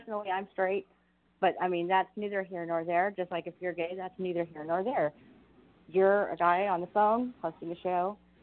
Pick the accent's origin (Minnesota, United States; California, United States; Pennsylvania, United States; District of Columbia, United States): California, United States; West Covina; born there; I was born there.